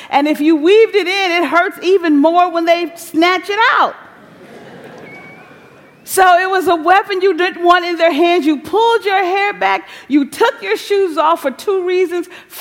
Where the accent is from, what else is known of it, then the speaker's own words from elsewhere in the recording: Kansas City, Missouri, United States; moved away; Growing up in Kansas City, Missouri, which is why I tried to convince myself that this snow is no big deal, but I grew up there, and then I left.